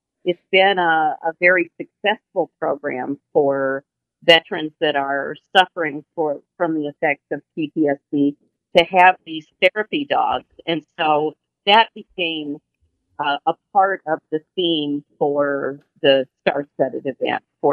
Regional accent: Iowa, United States; Oh, we're from Iowa.

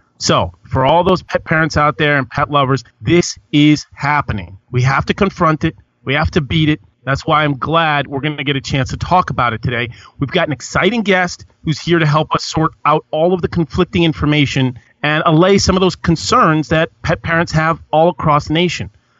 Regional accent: Connecticut, United States; I live in, I'll just pick a random state, Connecticut. No, it's not random. I'm actually from Connecticut.

